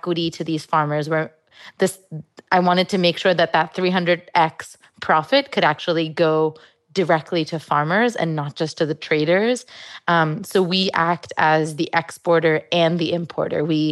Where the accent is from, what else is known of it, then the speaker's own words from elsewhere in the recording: Mumbai, Maharashtra, India; I speak multiple Indian languages. I grew up in Mumbai.